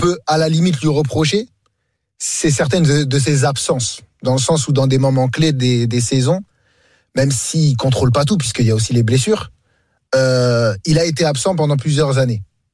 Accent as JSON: {"language": "French", "country": "France", "tie": "born there", "said": "Je suis né en France."}